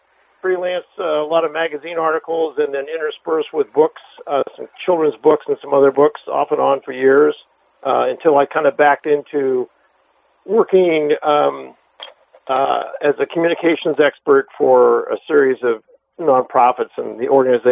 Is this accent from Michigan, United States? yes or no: no; Palo Alto, California, United States; I said I grew up in Palo Alto in California here when they still taught languages free in elementary and junior high and high school